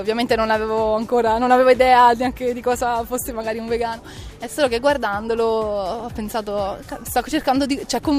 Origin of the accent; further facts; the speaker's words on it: Arpino, Lazio, Italy; Sono Ciociara, di Arpino.